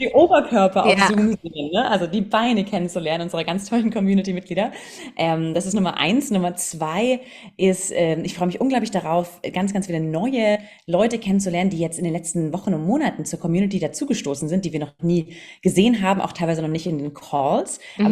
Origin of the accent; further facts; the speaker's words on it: Southern Germany, Germany; also born or lived in London; ich bin aus dem Süden von Deutschland, eigentlich Chemikerin.